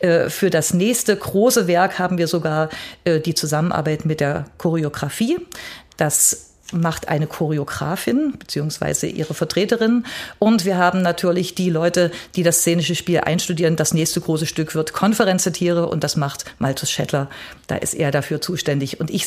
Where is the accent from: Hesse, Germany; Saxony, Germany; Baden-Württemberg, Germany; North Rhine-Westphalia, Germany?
Saxony, Germany; Dresden; ich bin ja als Dresdner Chorleiterin